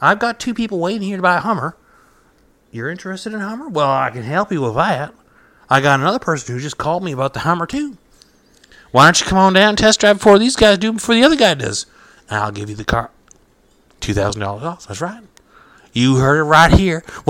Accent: Dallas, Texas, United States; Hey, you're from Brooklyn? I'm from Dallas.

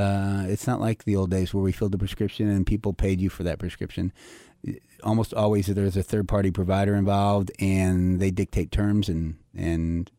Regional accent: St. Louis, Missouri, United States; Correct. Yeah, I grew up in St. Louis and went to St. Louis College of Pharmacy there.

